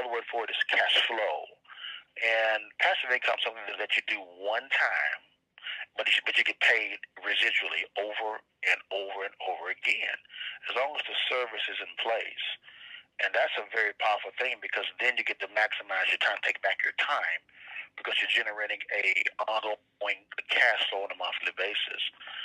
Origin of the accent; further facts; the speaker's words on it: Dallas, Texas, United States; also born or lived in Huntington; Well, man, I was born in East Texas in a small town called Huntington, Texas.